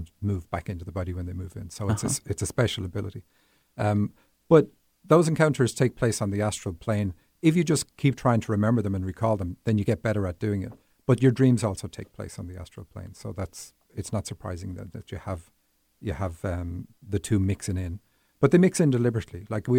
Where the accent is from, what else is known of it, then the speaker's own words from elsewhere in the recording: Dublin, Leinster, Ireland; moved away as an adult; now in Seattle, United States; I was born in Dublin, Ireland, and grew up there. So I did come to the States for 5 years when I was 19. Went back with an American wife and kids.